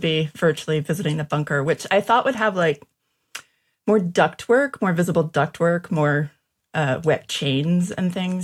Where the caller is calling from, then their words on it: Birmingham, West Midlands, United Kingdom; I am joining you from Birmingham, England, original Birmingham … Birmingham.